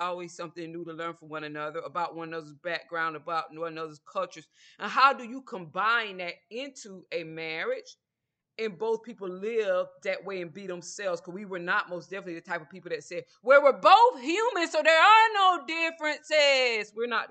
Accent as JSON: {"language": "English", "region": "Georgia", "country": "United States", "said": "Now, where I'm from the South, and where I'm from the South, you didn't just bring anybody around your parents. I'm from a small town in Georgia."}